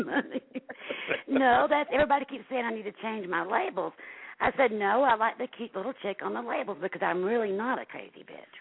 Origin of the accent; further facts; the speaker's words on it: the South, United States; accent: southern; Does it have to do with my southern accent?